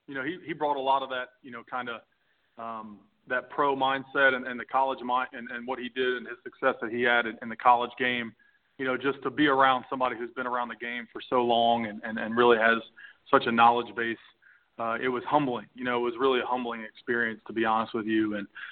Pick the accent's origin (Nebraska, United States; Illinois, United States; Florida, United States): Florida, United States; Orlando; I mean, I tell you what, I'm not from this area, but, I'm from Orlando. But I tell you what, I feel like I grew up here.